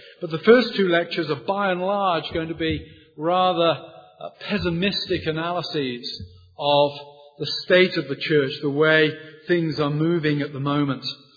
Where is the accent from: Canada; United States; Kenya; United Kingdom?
United Kingdom